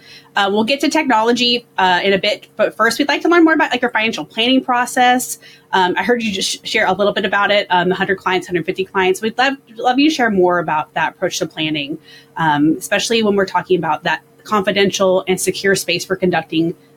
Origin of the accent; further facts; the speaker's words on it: Midwest, United States; because I grew up in the Midwest.